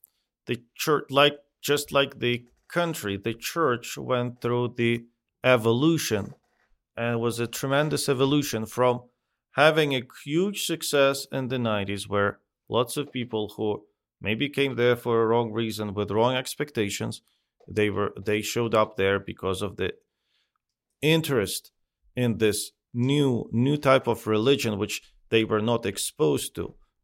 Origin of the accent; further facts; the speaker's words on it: Kremenchuk, Poltava Oblast, Ukraine; English is a second language; And so we had several churches that appeared in Kremenchuk and within my hometown, and some were more successful than others. But the central church in Kremenchuk was always the main one